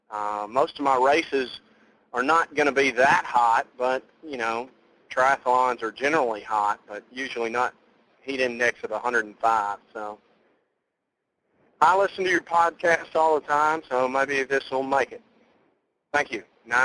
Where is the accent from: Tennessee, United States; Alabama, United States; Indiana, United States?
Tennessee, United States; Clarksville; I'm from Clarksville, Tennessee.